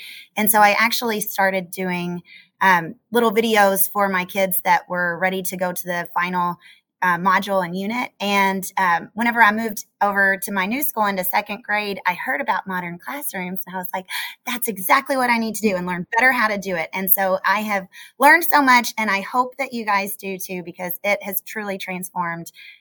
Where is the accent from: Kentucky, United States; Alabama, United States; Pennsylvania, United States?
Kentucky, United States; from Kentucky. I'm in Louisville, and I'm actually in my classroom right now.